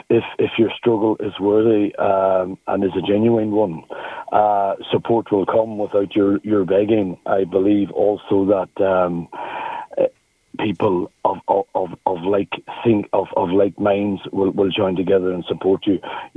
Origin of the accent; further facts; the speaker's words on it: Ireland; Also, I think as an Irish people, our allegiances or our leaning should be towards Russia